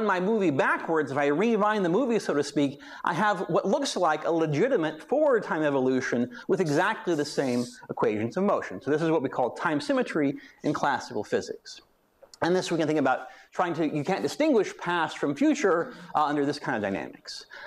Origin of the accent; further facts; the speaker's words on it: Texas, United States; I'm a born and bred Texan, so that's a bragging point for Marlon.